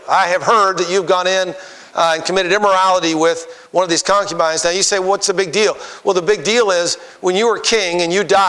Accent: Idaho, United States; And of course, I was raised in Idaho and in Mormon country.

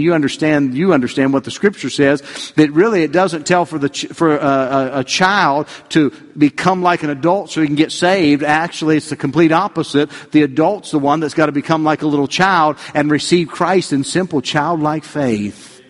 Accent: West Virginia, United States; Well, I grew up in West Virginia, and much of the landscape is like here, a lot of country roads and a lot of little churches around in different areas.

